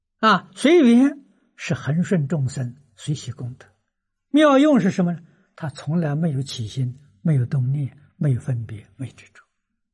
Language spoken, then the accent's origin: Chinese; China; 我们中国人叫明心见性